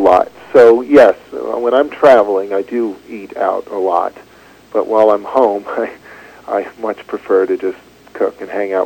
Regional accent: New York, United States; now in Prince Edward Island, Canada; I didn't, actually. I grew up in New York State, upstate New York. I am a Canadian, but grew up down in New York.

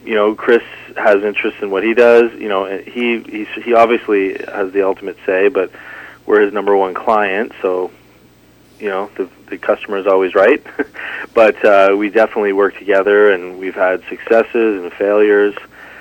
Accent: London, Ontario, Canada; No, I'm from London, Ontario.

